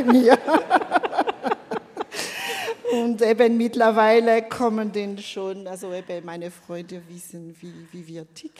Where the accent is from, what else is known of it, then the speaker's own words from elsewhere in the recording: Madagascar; now in Switzerland; Also mein Herkunftsland ist Madagaskar. Ich bin ein sogenannter Migrant, also Heiratsmigrantin. Tönt schrecklich, aber ich liebe es zu sagen, in die Schweiz durch Liebe.